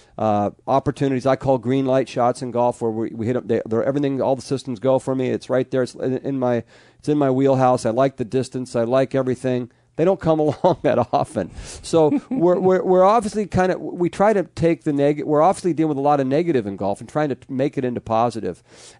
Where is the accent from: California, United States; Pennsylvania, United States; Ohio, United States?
California, United States; I'm fortunate too in that I grew up in Southern California, or just California in general